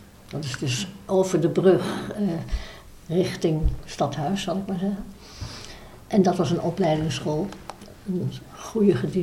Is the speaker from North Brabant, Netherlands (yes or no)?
no; Leiden, South Holland, Netherlands; Ik ben geboren in Leiden, in een ziekenhuis, ik denk diakonessenhuis toen nog. En ik heb vanaf mijn geboorte gewoond op de Haarlemmerstraat 43A in Leiden